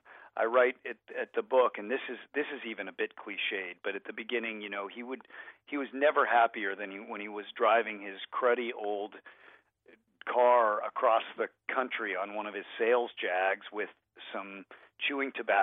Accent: Colorado, United States; I had this friend named Jason. We grew up in Colorado.

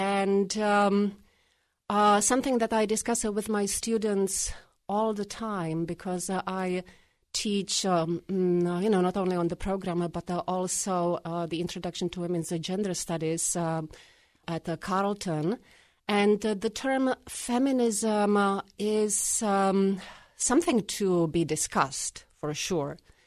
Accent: Czechia; moved away as an adult; now in Yellow Springs, United States; Well, I am Czech. And I was born and raised in Czechoslovakia, which, of course, is a country that no longer exists. I come from the Czech Republic part of Czechoslovakia, where I lived until 1993.

